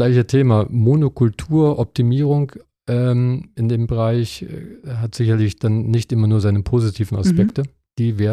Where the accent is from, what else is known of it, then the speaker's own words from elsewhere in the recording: Harz, Germany; ich komme aus dem Harz.